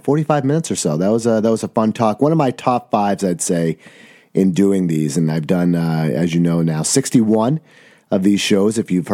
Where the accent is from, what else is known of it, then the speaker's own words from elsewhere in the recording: Maine, United States; I'm actually from Maine.